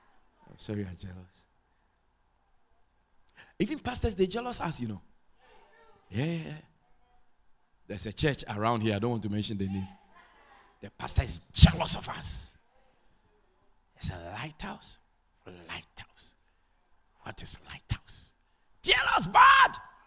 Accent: Queenstown, Pomeroon-Supenaam, Guyana; it's Guyanese. Guyanese to the bone. I come from Queenstown, Essequibo. That's where I come from.

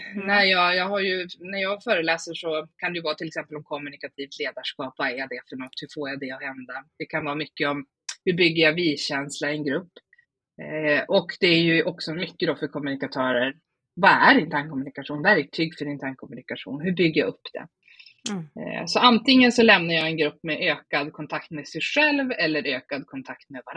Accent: Umeå, Västerbotten County, Sweden; Jag är uppe från Umeå.

